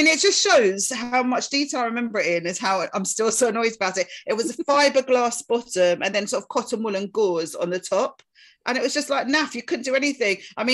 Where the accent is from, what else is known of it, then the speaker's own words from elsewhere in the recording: East of England, United Kingdom; I grew up in Essex country-ish